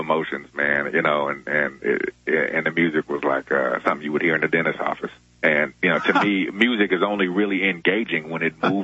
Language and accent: English; California, United States; because I'm from the Bay Area out here in California.